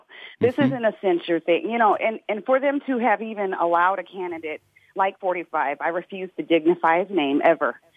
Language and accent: English; Omaha, Nebraska, United States; moved away as an adult; now in Baltimore, United States; which I'm 34 years old, and I'm originally from Omaha, Nebraska. I moved in 2016 because I could see which way my state was going. I wouldn't be a part of that. So I moved here to Baltimore.